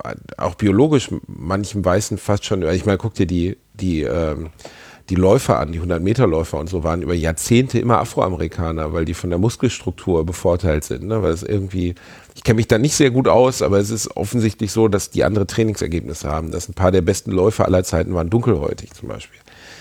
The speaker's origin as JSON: {"language": "German", "town": "Gelsenkirchen", "region": "North Rhine-Westphalia", "country": "Germany", "tie": "born there", "said": "ich bin in Schalke geboren."}